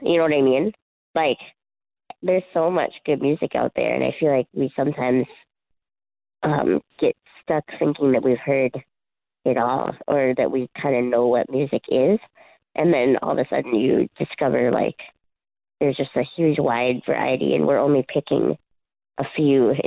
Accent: Duluth, Minnesota, United States; And I guess then when I moved back to my hometown of Duluth, Duluth, Minnesota has a really vibrant, Duluth, Minnesota has a really vibrant music scene.

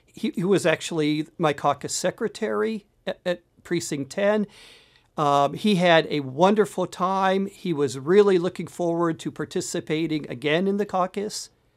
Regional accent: Pennsylvania, United States; moved away as an adult; now in Iowa, United States; I moved to Iowa in 1996 from, I grew up in Pennsylvania. The caucus system was new to me.

